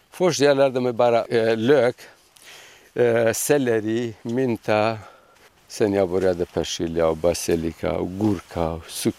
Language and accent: Swedish; Kurdistan Region, Iraq; Swedish is a second language; Ja, jag kommer från Kurdistan i Irak. Jag var i Peshmerga nästan 10 år.